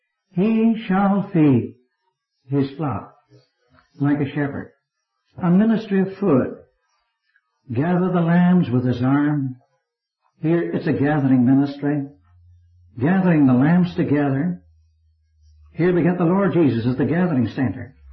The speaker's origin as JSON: {"language": "English", "region": "Northern Ireland", "country": "United Kingdom", "tie": "born there", "said": "I was born here in Northern Ireland."}